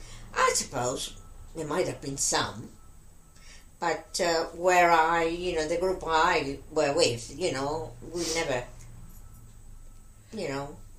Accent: Gibraltar; accent: Spanish; with my mum being Spanish, I used to talk in Spanish all the time. And I had my mum accent. So when I was in Gibraltar working in at Lipton's, you know, people would thought I was Spanish, you know, because I had my mum's accent.

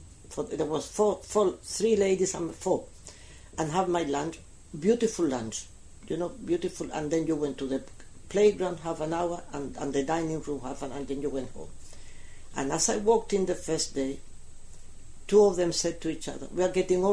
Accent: Gibraltar; born there; I mean, we are British passport. I don't consider myself English. I have a British passport because I was born in Gibraltar.

